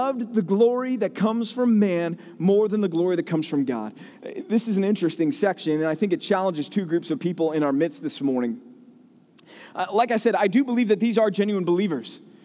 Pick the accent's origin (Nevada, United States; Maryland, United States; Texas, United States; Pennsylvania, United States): Texas, United States; I'll go to church because I'm a Texan and that's what we do here.